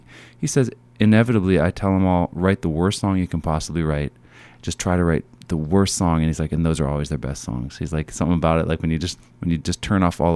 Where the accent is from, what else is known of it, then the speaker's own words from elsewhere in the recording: Pittsburgh, Pennsylvania, United States; Well, I grew up in Pittsburgh, and I hadn't been to Minnesota until I was probably 18 years old